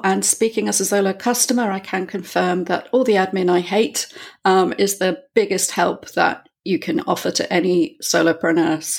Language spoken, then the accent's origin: English; United Kingdom; now in Spain; I'm a Brit living in Spain